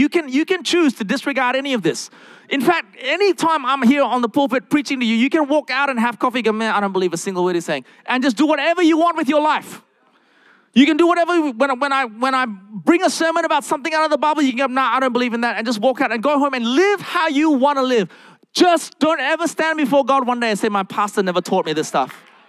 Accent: Australia; I'm also Asian, so control was a big thing for me. I'm also an Aussie

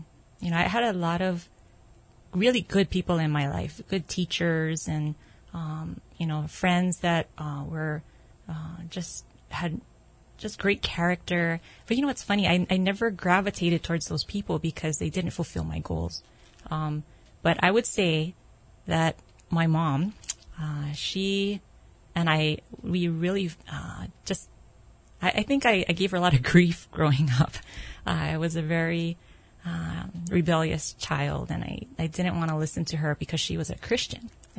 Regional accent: Kapahulu, Hawaii, United States; also born or lived in Aiea; Since the fourth grade, that's where we moved to. But before then, I grew up in Kapahulu.

